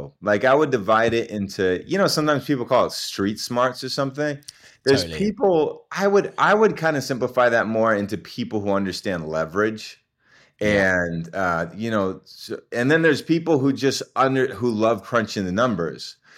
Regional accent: Berkeley, California, United States; My dad is from India, and he came from India, and he met my mom going to university at Cal Berkeley. So that's where they had me, and that's where I grew up.

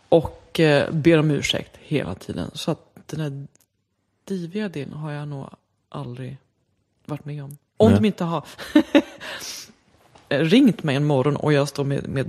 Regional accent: Sandviken, Gävleborg County, Sweden; moved away; also born or lived in Uppsala / France; Men jag är född i Uppsala. Uppvuxen i Sandviken kan man väl säga. Och sen flyttade jag till Frankrike. Och innan dess har jag bott på väldigt mycket ställen.

